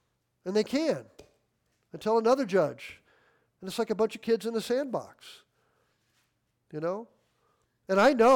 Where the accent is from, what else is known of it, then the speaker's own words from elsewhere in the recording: Midwest, United States; I loved growing up in the Midwest.